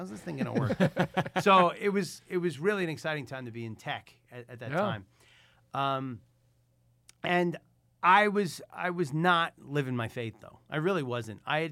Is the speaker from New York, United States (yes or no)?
yes; Bronx, New York, United States; I'm from the Bronx, sir.